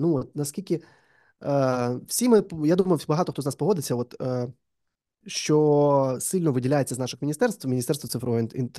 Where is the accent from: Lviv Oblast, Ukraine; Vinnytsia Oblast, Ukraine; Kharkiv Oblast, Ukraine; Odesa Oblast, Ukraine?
Odesa Oblast, Ukraine; Odesa; і я, і Андрій, ми з Одеси.